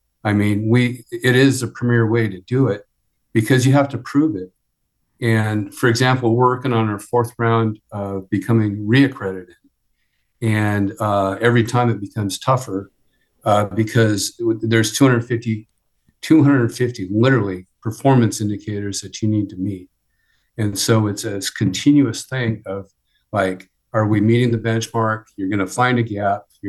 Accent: Santa Cruz, California, United States; I grew up in Santa Cruz working for a family business, which happened to be environmental consulting.

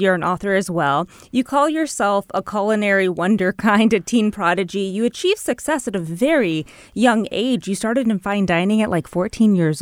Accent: Los Angeles, California, United States; I mean, I'm from Los Angeles. It would have been difficult where I'm from, certainly.

